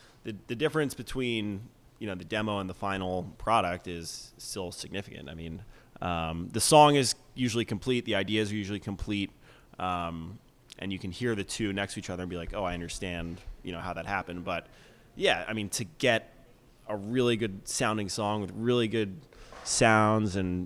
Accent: New York, United States; my brother was into hip hop when I was like growing up in New York.

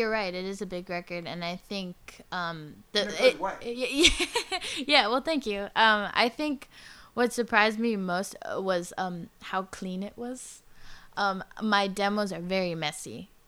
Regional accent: Los Angeles, California, United States; all the writers and the rock bands that I had never heard growing up in East LA.

